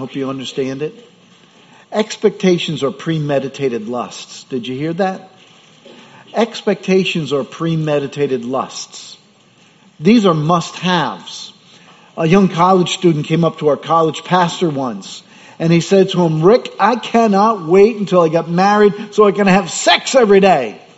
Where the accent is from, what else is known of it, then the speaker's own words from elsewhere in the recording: Mount Vernon, New York, United States; I came from Mount Vernon, which is be like the South Bronx.